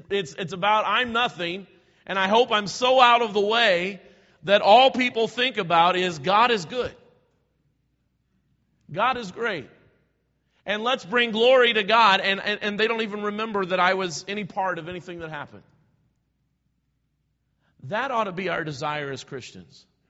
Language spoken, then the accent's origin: English; United States; I love American history, and as an American, I just don't want my country going that way.